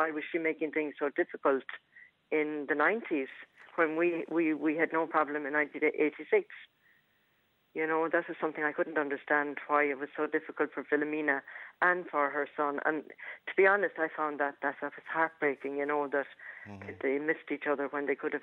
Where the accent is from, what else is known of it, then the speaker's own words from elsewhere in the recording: Tipperary, Ireland; born there; I was born in Shanross Abbey on November the 13th, 1955. And I was there for about a month, I think, with my mother.